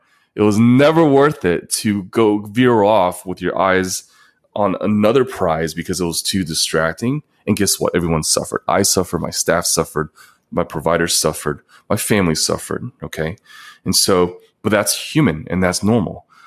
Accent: China; moved away; I come from China. I'm an immigrant.

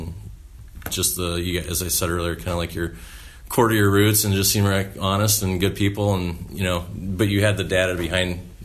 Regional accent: Chicago, Illinois, United States; from Chicago, and we have transitioned into basically a lead generation company.

